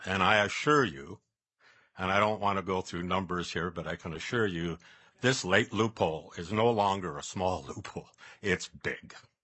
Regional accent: Alaska, United States; I'm from Southeast Alaska.

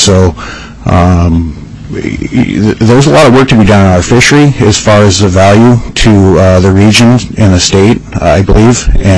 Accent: Naknek, Alaska, United States; I am a fourth generation commercial fisherman in Bristol Bay. I was born and raised in Naknek, Alaska.

